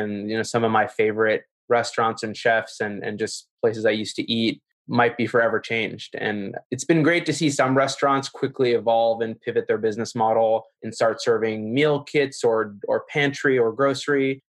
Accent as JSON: {"language": "English", "region": "New York", "country": "United States", "tie": "born or raised there", "said": "I'm born and raised in New York, and I grew up in the hospitality industry."}